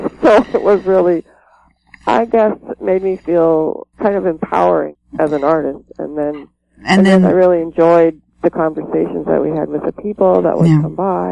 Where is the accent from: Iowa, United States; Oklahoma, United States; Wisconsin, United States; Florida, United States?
Iowa, United States; Ames; Yes. I grew up in Ames